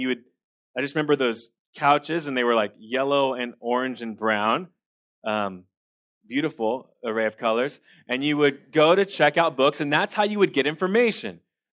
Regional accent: Manteca, California, United States; I grew up in Manteca, California, and we would go to the local library, and we would walk in.

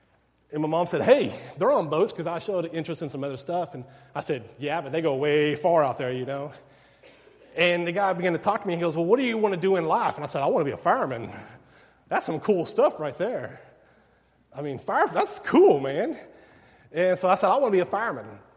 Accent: Whitney, Texas, United States; So I grew up in Whitney. I finished up my high school years in Whitney.

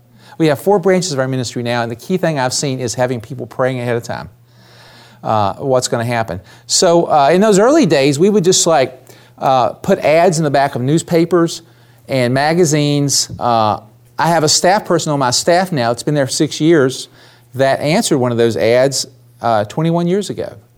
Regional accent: Tennessee, United States; accent: Southern; my wife and I drove our moving van up here from Tennessee. Yes, I am from the South. And I go back about every 3 months, so I never lost my Southern accent.

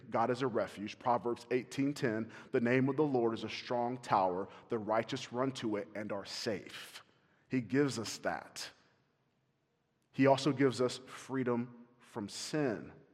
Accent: the Carolinas, United States; I grew up in the Carolinas. We went to the ocean often to fish, and so I had to learn.

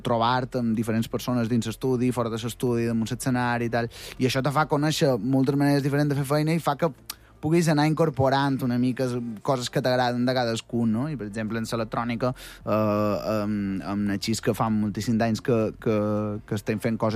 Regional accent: Santa Maria, Catalonia, Spain; jo que sóc de Santa Maria, tocar per festes pues sempre és una alegria

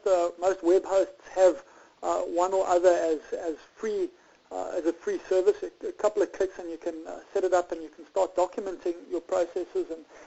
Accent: South Africa; moved away as an adult; now in Northern Ireland, United Kingdom; I'm in Northern Ireland. I'm a South African entrepreneur. I moved to Northern Ireland about 4 or 5 months ago to take a semi-retirement.

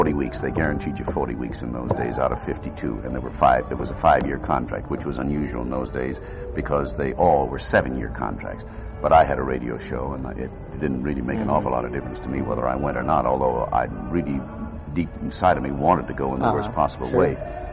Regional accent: Kenosha, Wisconsin, United States; even though I was born in Kenosha, Wisconsin, just a short ways up here. Spent most of my life, my younger life, around here.

